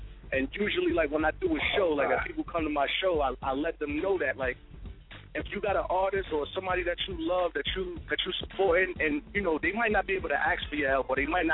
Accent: Brooklyn, New York, United States; In the community where I grew up, I'm originally from Crown Heights, Brooklyn.

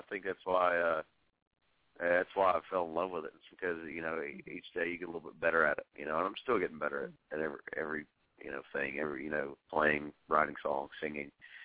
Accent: Tullahoma, Tennessee, United States; I grew up in Tullahoma, Tennessee, which is about an hour south of Nashville. It's a great city.

